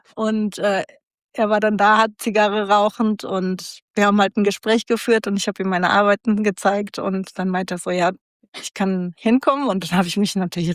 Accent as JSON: {"language": "German", "town": "Frankfurt", "region": "Hesse", "country": "Germany", "said": "Also als Frankfurterin hat man die Berge jetzt nicht unbedingt so um die Ecke."}